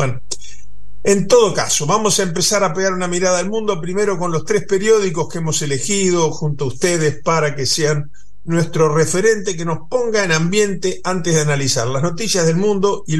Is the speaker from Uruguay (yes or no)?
yes; Uruguay; me parece que siendo uruguayo y queriendo tanto a la Argentina